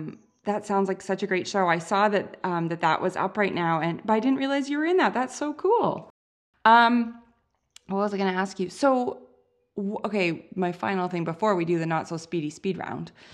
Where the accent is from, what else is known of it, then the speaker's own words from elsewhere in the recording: Canada; it's weird being Canadian because, like, you know, the whole Brexit thing, like, you can't vote for that.